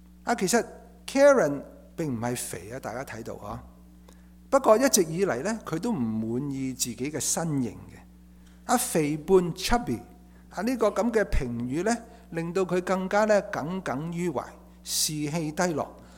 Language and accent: Chinese; Hong Kong; 我父母那代，我在香港长大